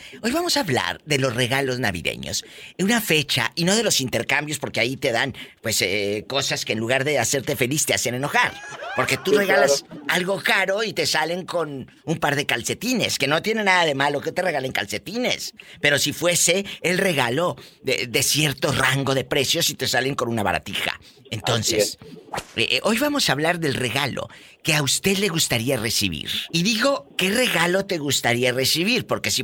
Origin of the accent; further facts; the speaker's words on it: Tamaulipas, Mexico; Amigos, allá en Tamaulipas, mi tierra querida, un beso a Tamaulipas.